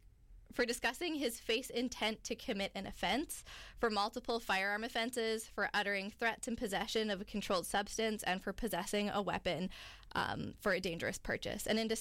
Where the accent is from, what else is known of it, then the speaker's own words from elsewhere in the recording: Edmonton, Alberta, Canada; I was born and raised in Miskwetchiwiskayagan, which is Treaty 6 territory, but I am originally from Treaty 11 territory. I'm Gwich'in and Inuvialuit